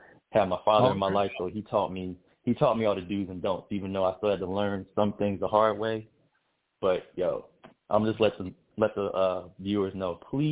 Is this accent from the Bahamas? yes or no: yes; Bahamas; No. I'm actually Bahamian from the Bahamas.